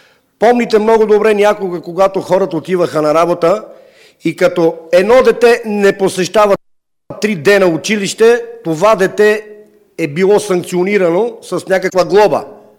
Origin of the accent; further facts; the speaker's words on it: Sofia, Sofia City, Bulgaria; съм от София. Роден съм в центъра на София, а сега живея в квартал Филипов от 60-та година.